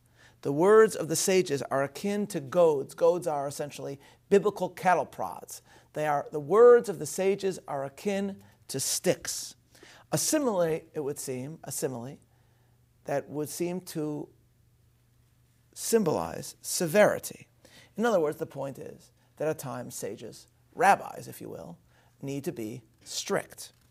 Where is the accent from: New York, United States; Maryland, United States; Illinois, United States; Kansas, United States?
Illinois, United States; Chicago; my hometown of Chicago